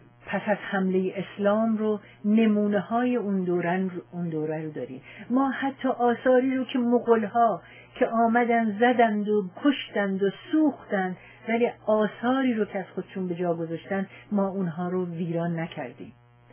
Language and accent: Persian; Iran; من خودم به عنوان یک ایرانی پس از اینکه سرزمین هایی رو دیدم